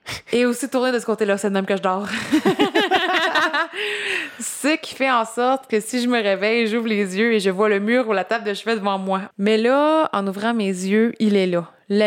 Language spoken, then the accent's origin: French; Quebec, Canada; Puis je viens de la Gaspésie.